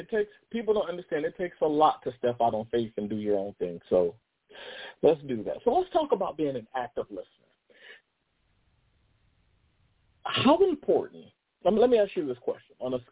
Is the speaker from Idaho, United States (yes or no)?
no; North Carolina, United States; when I was growing up as a kid, we had, in my hometown, we have one of the dopest bands in the land.